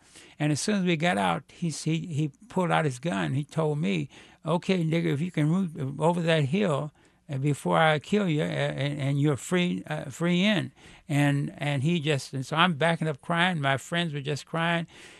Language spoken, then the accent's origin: English; Kansas City, Missouri, United States; as a black youth growing up in Kansas City, Missouri.